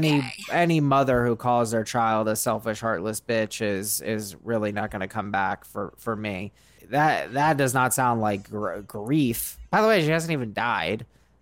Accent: Arizona, United States; They were in Florida. I was raised in Arizona. We saw them once a year.

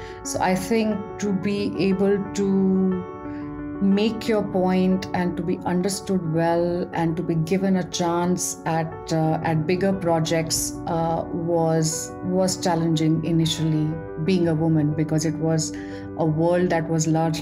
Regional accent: Delhi, India; I was born and brought up in Delhi, so that makes me a true blue Punjabi.

